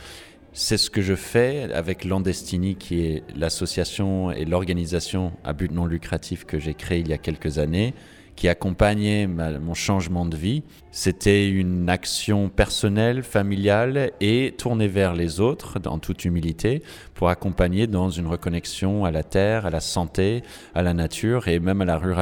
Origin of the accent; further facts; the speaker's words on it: New York, United States; also born or lived in San Francisco / Paris; now in France; je viens de New York et San Francisco, puis j'ai vécu 10 ans à Paris